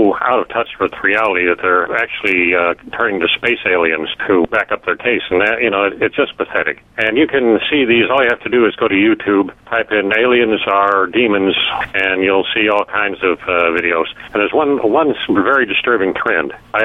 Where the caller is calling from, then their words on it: Michigan, United States; I'm calling from Michigan